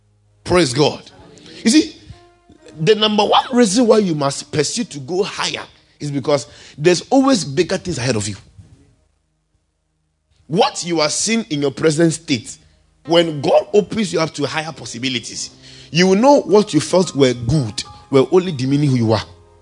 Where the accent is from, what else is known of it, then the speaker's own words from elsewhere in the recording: United States; now in United Kingdom; I was in Maryland before I came to UK, remember? As an American, I flew to Belgium and then off to UK.